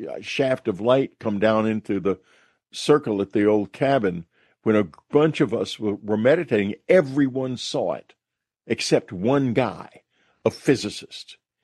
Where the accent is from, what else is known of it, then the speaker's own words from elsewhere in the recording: Texas, United States; I'm from Texas, and the hill country in Texas is my home place. I grew up in that hill country.